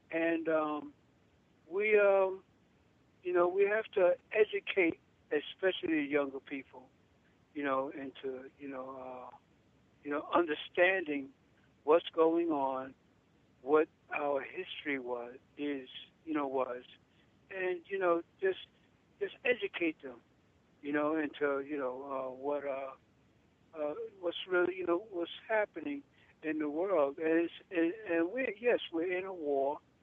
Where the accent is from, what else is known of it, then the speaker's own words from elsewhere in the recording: New York, United States; now in Florida, United States; I'm a native from New York.